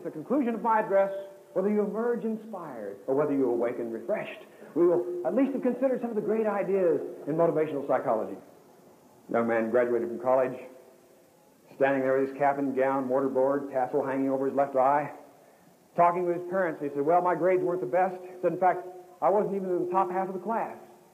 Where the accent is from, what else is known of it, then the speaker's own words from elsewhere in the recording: Kansas, United States; One time back in my home state of Kansas, an old farmer got up and said